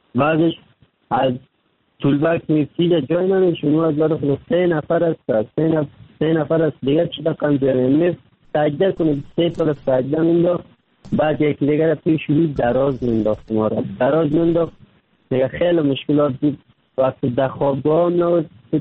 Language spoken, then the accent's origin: Persian; Kabul, Afghanistan; now in Turkey; 3 سال میشه ترکیه آمدم، از افغانستان 3 سال میشه رکن فیلن هم ترکیه هستم. اما از افغانستان آمدم طرف پاکستان آوردم، آمدم از کابل آمدم،